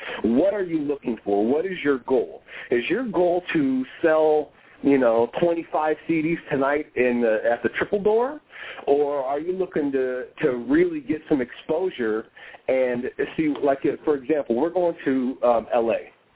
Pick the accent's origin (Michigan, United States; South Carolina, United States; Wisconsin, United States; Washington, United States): Washington, United States; Tacoma; I grew up in hip-hop, and I grew up here in Tacoma